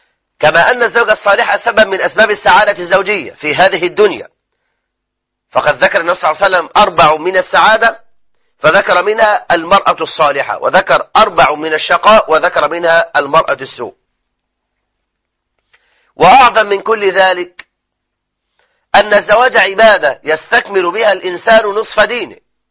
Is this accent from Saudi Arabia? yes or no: no; Egypt